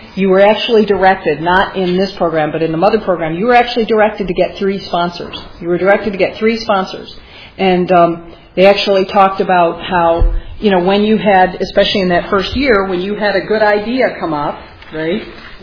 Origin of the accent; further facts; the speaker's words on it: Michigan, United States; But again, I was from Michigan, so I'd been through those steps. I've been here a dozen years.